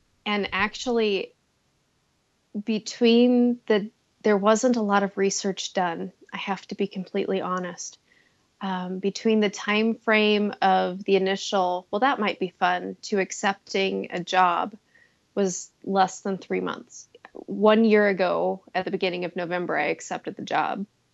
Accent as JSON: {"language": "English", "town": "Indianapolis", "region": "Indiana", "country": "United States", "said": "I mean, I'm from Indianapolis. We're known for our hospitality, right?"}